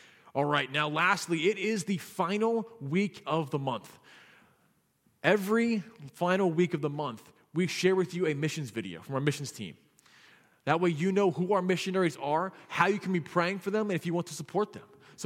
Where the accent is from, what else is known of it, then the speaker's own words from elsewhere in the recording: Virginia, United States; And people from the church that I grew up in Virginia that I went to when I was there have been coming back together again and again and again.